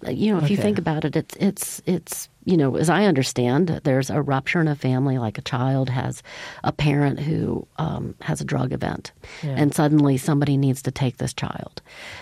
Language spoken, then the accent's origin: English; Virginia, United States; My father, I grew up in Virginia.